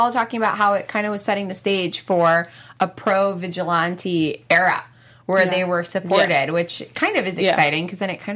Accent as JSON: {"language": "English", "region": "New York", "country": "United States", "said": "And I as a New Yorker, I take offense"}